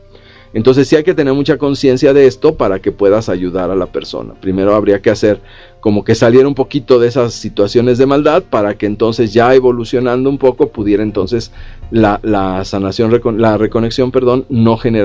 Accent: Mexico; No sabemos, como mexicanos, gran parte de la población no sabe invertir

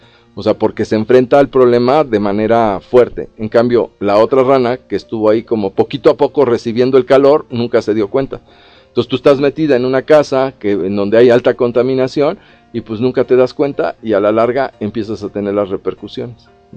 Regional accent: Mexico City, Mexico; quienes somos de aquí de la Ciudad de México

